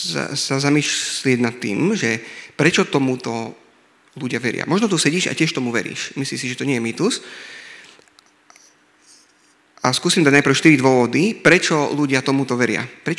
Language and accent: Slovak; Revúca, Banská Bystrica Region, Slovakia; som z Revúcej